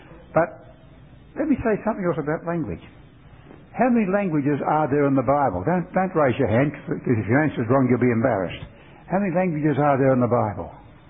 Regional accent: Australia; I come from Australia. You probably guessed that.

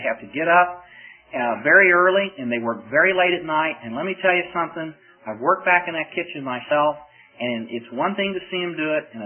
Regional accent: Oklahoma, United States; I'm from Oklahoma, and every now and then I tend to be a Sooner.

